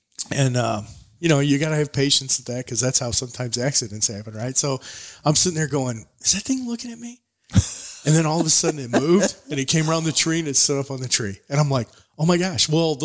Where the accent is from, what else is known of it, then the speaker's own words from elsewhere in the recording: Missouri, United States; Well, we're from Missouri, not Africa.